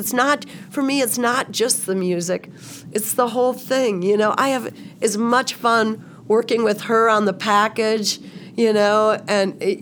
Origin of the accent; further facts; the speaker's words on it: Windom, Minnesota, United States; So the artist on that is a guy from my hometown, from Windham, Minnesota.